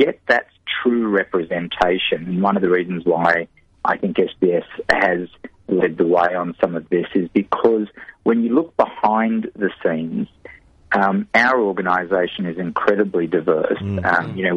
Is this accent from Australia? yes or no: yes; Sydney, New South Wales, Australia; I'm an Australian that was brought up in Sydney. My parents are both Egyptian, so naturally I've got olive skin. I look reasonably Middle Eastern.